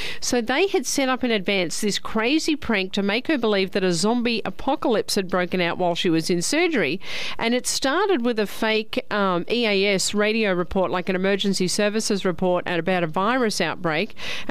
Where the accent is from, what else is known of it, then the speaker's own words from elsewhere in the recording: Melbourne, Florida, United States; I thought, oh no, not my hometown, Melbourne, Florida, though.